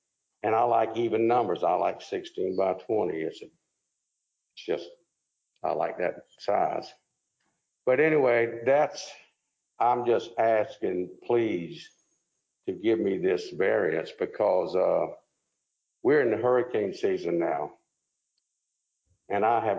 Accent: Savannah, Georgia, United States; I was raised here in Savannah, and Twickenham is where I've been since 1978.

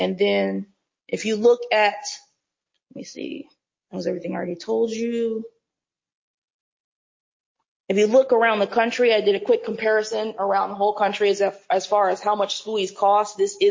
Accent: Florida, United States; I grew up in Florida. They have them down there near Disney World and Kissimmee.

